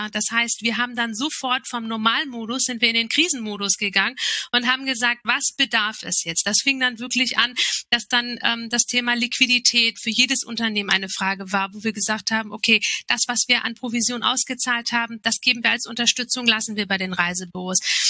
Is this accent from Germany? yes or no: no; Turkey; als Türkin